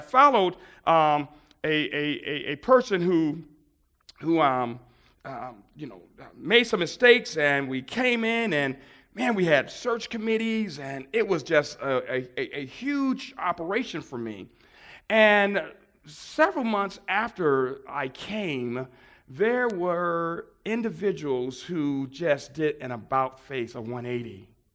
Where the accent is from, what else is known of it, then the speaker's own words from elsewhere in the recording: Buffalo, New York, United States; Now, being, you know, born and raised in Buffalo, New York, and from the hood, I was really tempted to go street ministry.